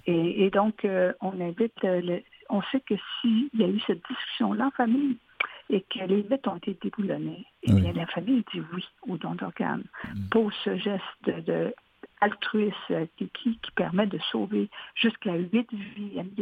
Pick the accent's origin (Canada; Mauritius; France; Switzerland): Canada; Rivière-du-Loup, Quebec; moi, je suis de Rivière-du-Loup